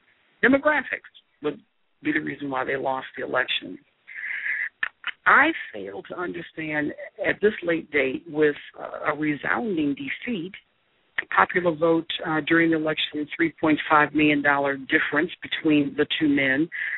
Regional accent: Michigan, United States; now in Massachusetts, United States; again, I can say this because I live in Massachusetts. As I mentioned last week, I am from Michigan, and George Romney was my governor during that time.

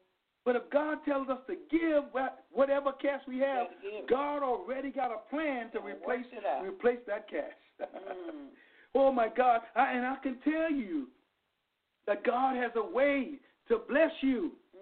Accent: Bahamas; You know, I was raised in the Bahamas, and any time it was about to rain, there was a certain fragrance that came in the atmosphere.

